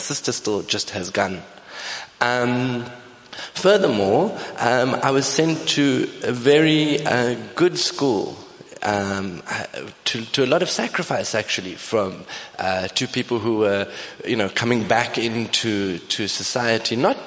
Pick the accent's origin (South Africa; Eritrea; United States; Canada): South Africa; Cape Town, Western Cape; because we grew up in Athlone. You know, we on the Cape Flats.